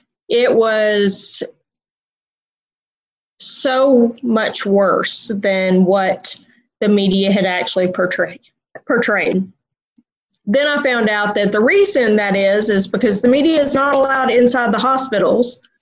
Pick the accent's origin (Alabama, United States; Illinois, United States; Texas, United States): Texas, United States; I'm actually from Texas originally, and that's where I moved back to.